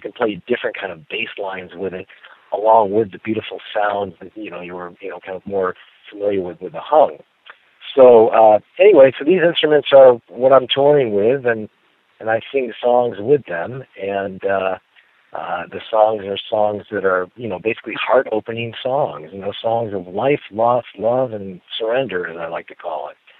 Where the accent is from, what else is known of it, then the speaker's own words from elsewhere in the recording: Geneva, New York, United States; now in California, United States; I moved to California from Geneva, New York, my hometown, not far from Binghamton